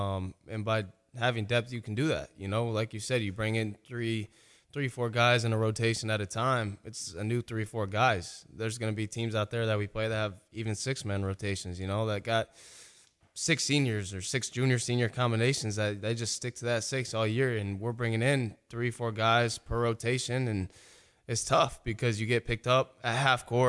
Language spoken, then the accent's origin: English; Indiana, United States; growing up in Indiana, it's either Indiana or Purdue for a lot of, you know, regular students.